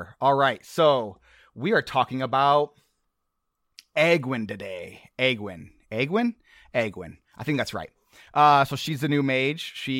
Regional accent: Nebraska, United States; Warren Buffett's from Nebraska, and I'm from Nebraska

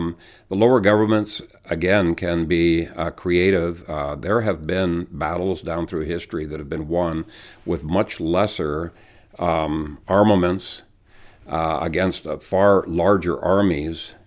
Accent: Ethiopia; Where I grew up in Ethiopia, you could get in deep trouble

